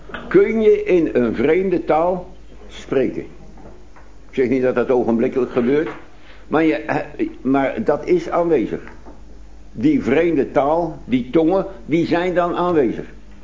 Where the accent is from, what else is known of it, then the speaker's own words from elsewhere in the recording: Haarlem, North Holland, Netherlands; born there; ik ben in Haarlem geboren in de natuurlijke wereld.